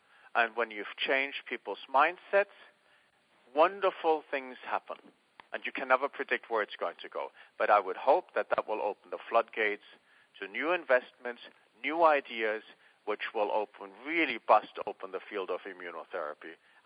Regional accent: Germany; English is a second language; I'm from Germany originally.

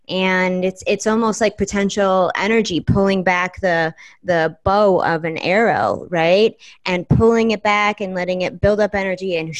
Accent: New York, United States; also born or lived in Brooklyn; now in Los Angeles, United States; I'm originally from New York. I spent 10 years living in Brooklyn. I was born in upstate New York. I'm in LA now on the beach.

